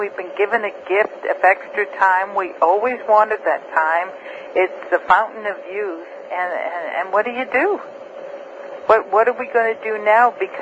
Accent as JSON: {"language": "English", "country": "Canada", "said": "I'm a Canadian"}